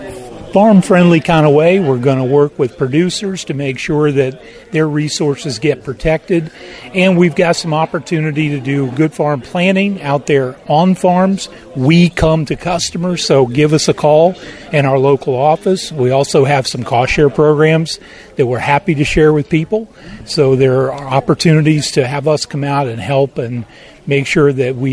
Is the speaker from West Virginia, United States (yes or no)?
yes; West Virginia, United States; I was raised in West Virginia, been with NRCS for 38 years, so it's been a lifelong career.